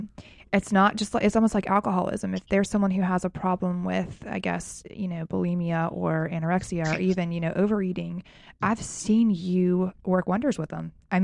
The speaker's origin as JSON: {"language": "English", "region": "the South", "country": "United States", "said": "the hard part for me is I'm from the South where people love him."}